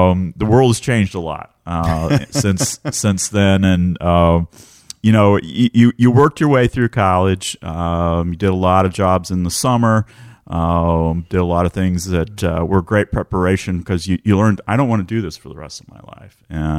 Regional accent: Illinois, United States; Illinois, but almost Indiana. Grew up on the west side of the Wabash near Vincennes. So we were Indiana-oriented when I was growing up.

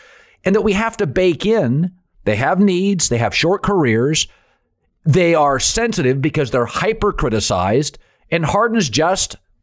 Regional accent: Washington, United States; I loved Connecticut's prep schools, their intensity, I thought it was cool because I grew up in Washington State.

